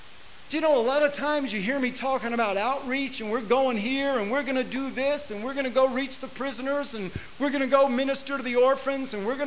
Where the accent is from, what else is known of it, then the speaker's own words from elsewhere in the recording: United States; because I'm an American.